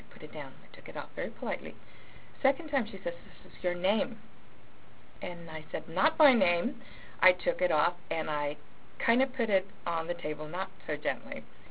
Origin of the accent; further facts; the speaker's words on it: Oxnard, California, United States; also born or lived in Ventura; No, I grew up in Oxnard.